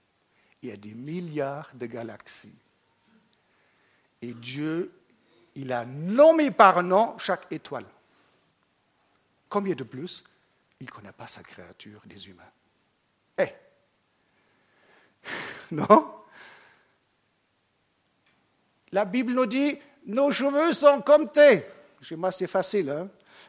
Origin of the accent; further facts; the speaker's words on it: Germany; first language German; French is a second language; Moi, je viens de l'Allemagne, hein, donc j'ai appris quelque chose avec vous.